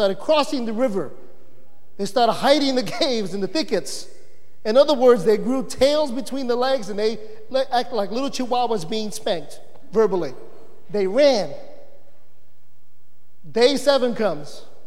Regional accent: New York City, New York, United States; I grew up in the South Bronx. And in the South Bronx, let me put it this way, it's not a pretty picture.

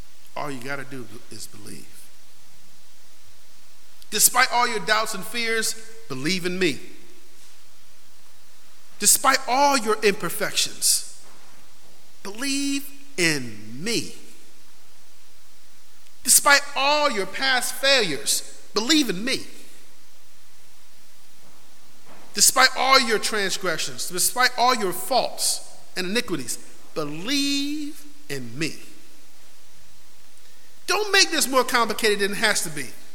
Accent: Rochester, United States; We had a fireplace in our house, still in the house I grew up in Rochester.

